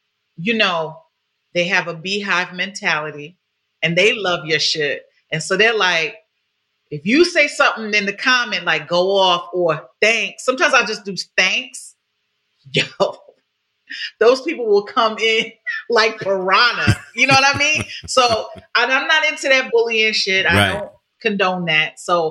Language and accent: English; New York, United States; I'm from New York.